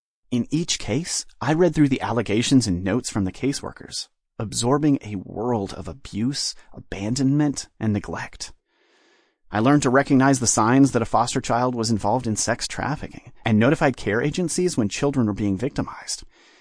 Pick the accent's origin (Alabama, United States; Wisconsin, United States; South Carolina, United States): Alabama, United States; Montgomery; I drifted from my home in Alabama to Washington, D.C., then back to my hometown of Montgomery.